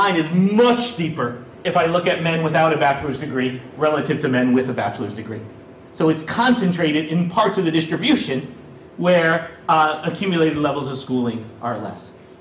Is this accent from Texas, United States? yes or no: no; Chicago, Illinois, United States; I'm from Chicago. There's a Chicago commuting zone.